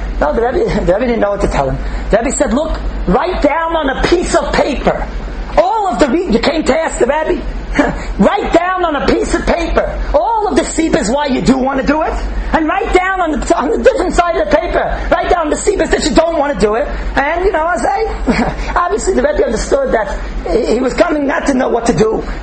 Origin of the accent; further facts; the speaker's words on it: Jerusalem, Jerusalem District, Israel; I'm from Yerushalayim, Yerakoydesh.